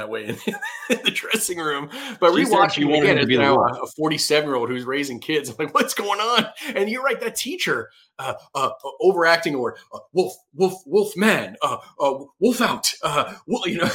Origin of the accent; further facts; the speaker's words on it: Bronx, New York, United States; See, that stuff all seems foreign to me because I grew up in the city. I grew up in the Bronx for the most part.